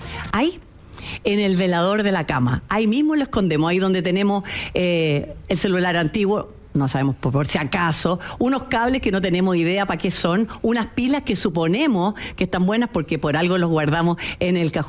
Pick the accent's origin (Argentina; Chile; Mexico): Chile; ¿Somos felices los chilenos?